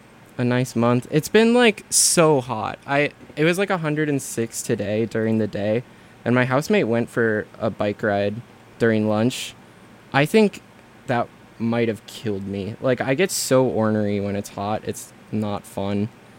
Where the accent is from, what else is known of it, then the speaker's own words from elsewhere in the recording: Wisconsin, United States; I was raised in Wisconsin, so I wasn't built for this.